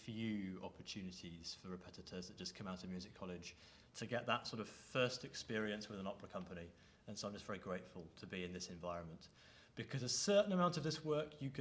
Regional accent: South West England, United Kingdom; now in Scotland, United Kingdom; I'm the Scottish Opera Emerging Artist Repetiteur, 22 years old, and I come from Devon. So I've just moved to Scotland from the south.

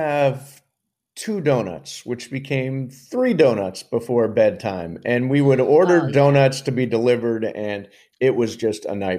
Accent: Toledo, Ohio, United States; also born or lived in Altoona, Pennsylvania; Moved when I was really young, So I didn't, although I visited Altoona all the time, I didn't, probably when I was six or seven, I left Altoona and came to Toledo.

